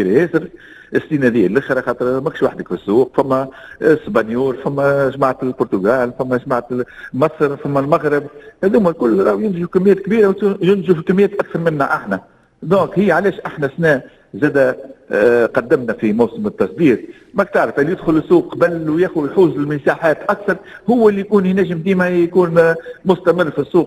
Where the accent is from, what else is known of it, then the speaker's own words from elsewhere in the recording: Tunisia; والله هي المعادله كان ديما المالتي هو اكثر صنف عندنا في تونس من القوارص